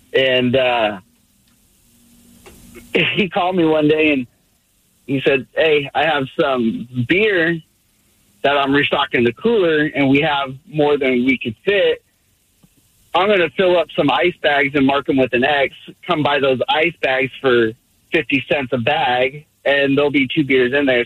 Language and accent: English; Mississippi, United States; So back in the day, I grew up down in Mississippi in the little rural town.